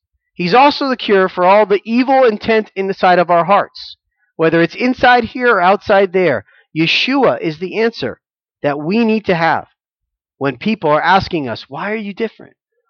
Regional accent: United States; I'm an American. I'm a fourth generation American. I'm a proud American. I'm happy to be in this country.

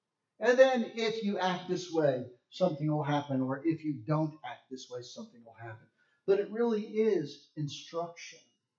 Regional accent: New York, United States; I'm from New York. I break rules. It's what we do.

